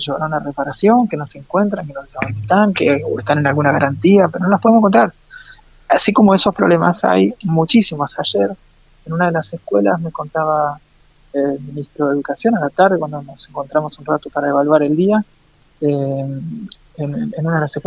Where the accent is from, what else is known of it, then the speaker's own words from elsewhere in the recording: Neuquén, Argentina; Sí, yo soy de Neuquén